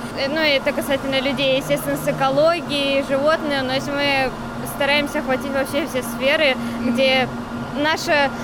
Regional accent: Krasnoye Selo, Saint Petersburg, Russia; я сама из Красного Села, и проводила экскурсии по своему району.

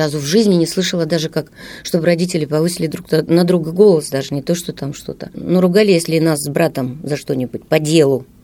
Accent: Chelyabinsk, Chelyabinsk Oblast, Russia; Но я жила в Челябинске, я родилась в Челябинске

